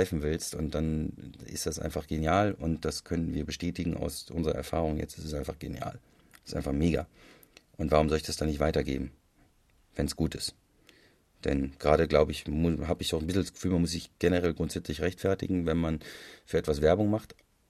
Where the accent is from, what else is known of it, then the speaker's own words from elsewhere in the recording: Hesse, Germany; das macht für mich als Hesse natürlich nochmal viel sympathischer.